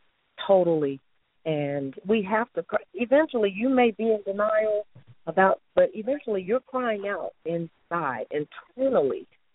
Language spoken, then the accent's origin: English; Mobile, Alabama, United States; But I'm from Mobile, Alabama. I'm an Alabama girl, but I moved here in 2010.